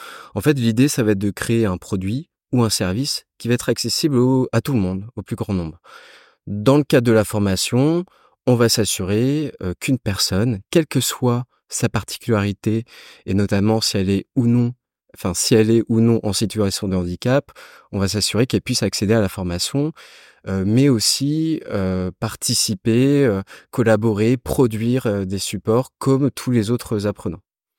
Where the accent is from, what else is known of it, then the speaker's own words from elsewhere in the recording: Rennes, Brittany, France; Je suis rennais, j'ai 34 ans